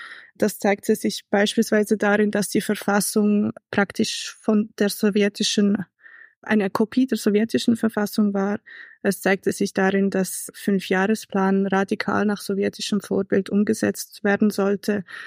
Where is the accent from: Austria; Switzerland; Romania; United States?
Switzerland; Basel, Basel-Stadt; Ich bin aus Basel.